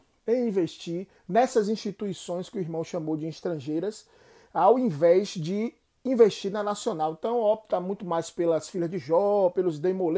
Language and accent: Portuguese; Bahia, Brazil; aqui na Bahia, na minha terra.